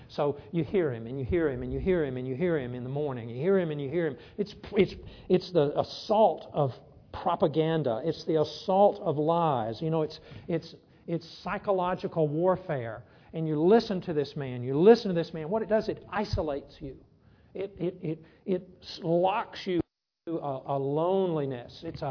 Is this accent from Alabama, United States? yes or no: yes; Alabama, United States; Dothan. I'm from Alabama. You say it, Dothan.